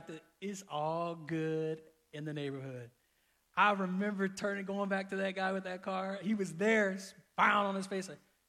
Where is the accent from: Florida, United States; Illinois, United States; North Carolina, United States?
Florida, United States; Now, I grew up in Florida, so I totally get this analogy. I'm familiar with storms. I'm familiar with hurricane winds.